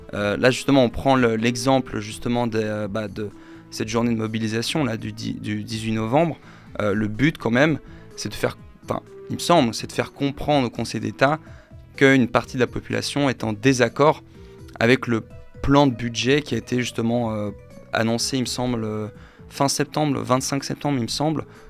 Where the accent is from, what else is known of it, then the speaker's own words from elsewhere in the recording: France; now in Switzerland; je suis français à l'origine.